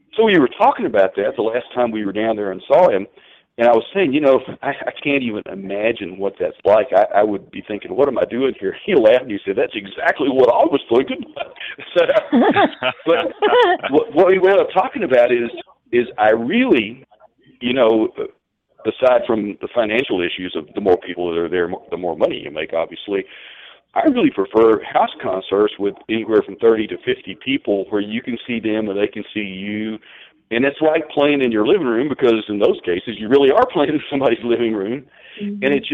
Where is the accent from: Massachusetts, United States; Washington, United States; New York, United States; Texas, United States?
Texas, United States; Beaumont; there was a girl that was singing with me at the time from my hometown of Beaumont, Texas.